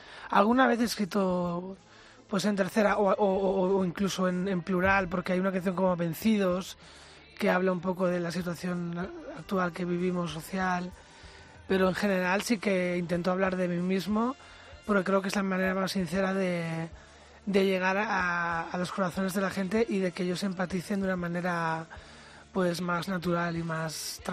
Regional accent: Barcelona, Catalonia, Spain; born there; Que nací en Barcelona, no en Kansas City.

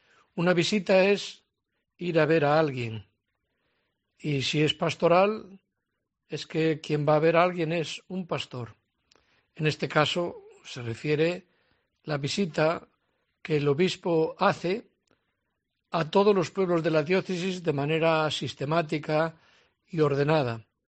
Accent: Castile and León, Spain; la antevíspera de su muerte fue en mi pueblo, cerca de Astorga.

